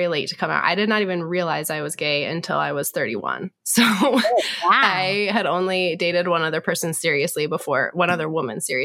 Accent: Virginia, United States; now in Raleigh, United States; So I am from Northern Virginia, D.C. originally. Mm-hmm. Grew up there, went to school there, worked there for about 10 years, and then moved down to Raleigh.

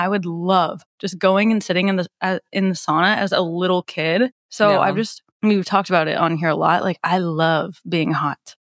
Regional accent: Nebraska, United States; Like, I'm from Nebraska.

